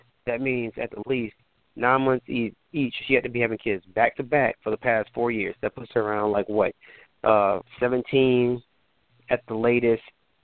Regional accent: United States; born there; It is Nigerian. Granted, I was born here in the States, so I'm third generation Nigerian.

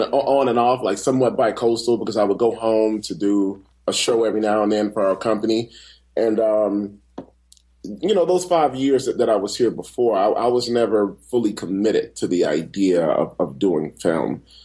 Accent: Miami, Florida, United States; I'm born and raised in Miami, for those who don't know, and I grew up in Coconut Grove and Richmond Heights. I have to say both places or they won't let me back in.

